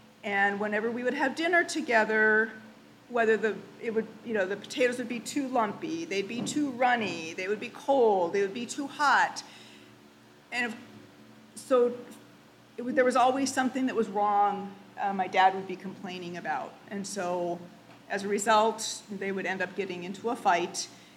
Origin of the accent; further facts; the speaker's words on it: Wisconsin, United States; I grew up in Wisconsin, so I'd go up on my out on my bike into the cornfields and just ride until it was dark out